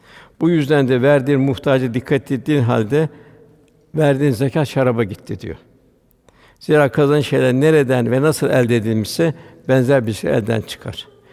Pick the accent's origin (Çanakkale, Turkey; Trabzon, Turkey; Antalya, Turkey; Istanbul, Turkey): Istanbul, Turkey; Bugün de tabii biz İstanbul'da büyüdük. Orada eskiden lokanta önünde bir perde olurdu. Meşhur lokantalar vardı. Sirkeci'de, Beyoğlu'nda filan önüne bir perde olurdu.